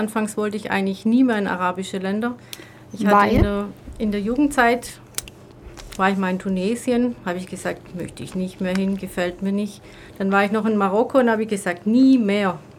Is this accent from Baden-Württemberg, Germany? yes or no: yes; Ludwigsburg, Baden-Württemberg, Germany; born there; now in Ulm, Germany; ich bin seit 1988 in Ulm, komme gebürtig aus Ludwigsburg